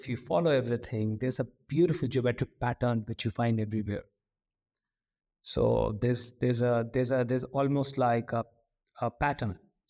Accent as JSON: {"language": "English", "country": "India", "said": "I'm first Indian ever to be at couture"}